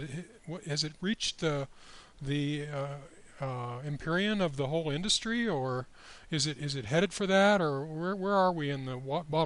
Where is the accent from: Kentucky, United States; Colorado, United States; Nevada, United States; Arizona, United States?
Colorado, United States; I come from Colorado, where for the most part we have very good water